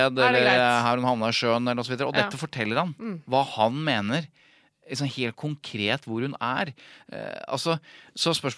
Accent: Jevnaker, Innlandet, Norway; Jeg er jo fra Jevnaker.

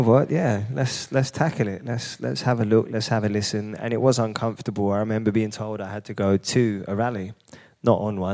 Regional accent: Hackney, London, United Kingdom; I grew up in an incredibly diverse community. I grew up in Hackney.

